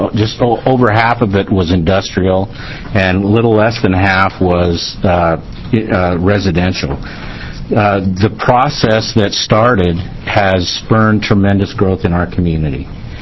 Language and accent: English; Burns, Oregon, United States; I'm the city manager for the city of Prineville. I grew up in Burns, Oregon.